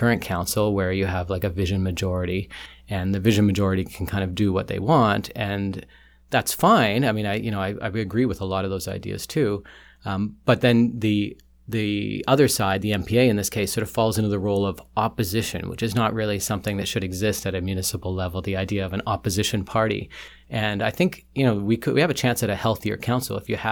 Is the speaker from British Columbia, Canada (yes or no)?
yes; Vancouver, British Columbia, Canada; also born or lived in Port Moody; now in Vancouver, Canada; I'm a single dad of five living in downtown Vancouver. I spent the little portion of my childhood growing up in East Van, and then I moved out to Port Moody before moving back downtown